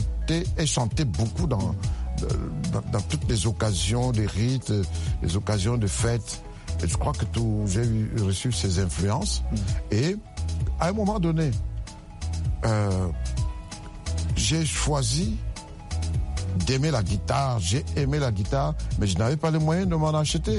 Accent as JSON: {"language": "French", "region": "Banjul", "country": "Gambia", "tie": "born or raised there", "said": "j'entends un oiseau chanter comme celui que j'avais laissé à Banjul dans mon village natal."}